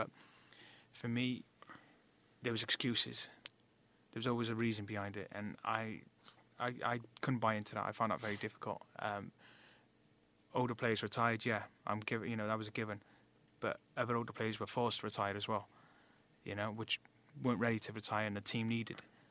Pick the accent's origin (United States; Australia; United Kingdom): United Kingdom; Cardiff, Wales; And I'm from Cardiff as well